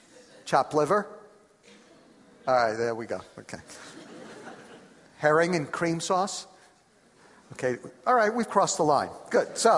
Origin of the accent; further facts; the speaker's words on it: Brooklyn, New York, United States; And I was born and raised in the Holy Land, Brooklyn, New York. My mother was from an ultra-Orthodox Jewish home.